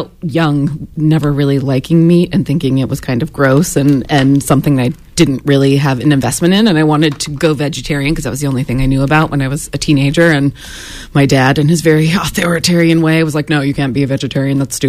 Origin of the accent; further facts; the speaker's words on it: Indiana, United States; even though I grew up in Indiana, which is a pretty conservative state founded in kind of farm sort of land.